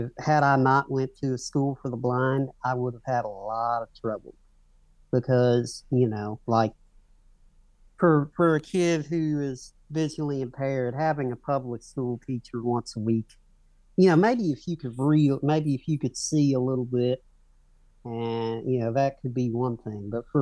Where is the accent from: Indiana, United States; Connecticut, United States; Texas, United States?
Indiana, United States; Henryville; I'm from southern Indiana. I'm from Henryville, Indiana, which is just a small town about 20 miles away from Louisville, Kentucky, something like that.